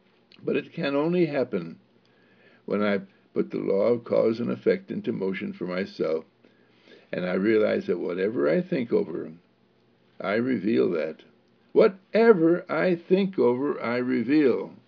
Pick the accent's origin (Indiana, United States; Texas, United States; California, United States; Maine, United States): Texas, United States; even if I'm from Texas, nobody is going to be able to be able to tell where I'm from, because I am speaking universal American English